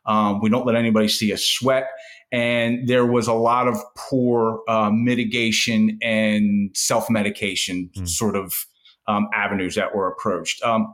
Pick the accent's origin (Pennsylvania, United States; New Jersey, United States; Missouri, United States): Pennsylvania, United States; Philadelphia; So I grew up in the Philadelphia area. I wanted to, I come from a very hardworking blue collar family.